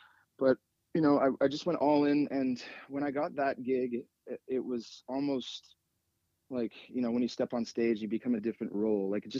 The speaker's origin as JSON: {"language": "English", "region": "British Columbia", "country": "Canada", "tie": "born or raised there", "moved": "as an adult", "lives_now": "United States", "said": "I grew up on Vancouver Island, and then I, you know, after that I became a jazz nerd and played jazz and traveled all over."}